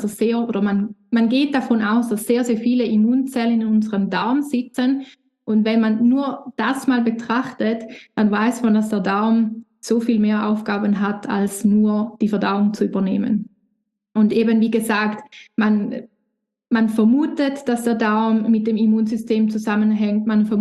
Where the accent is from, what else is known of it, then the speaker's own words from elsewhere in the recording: Switzerland; ich komme aus der Schweiz